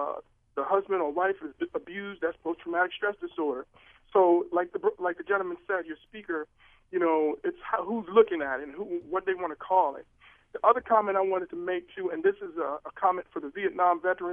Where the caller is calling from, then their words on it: Baltimore, Maryland, United States; I'm calling from Baltimore City, and I have a comment.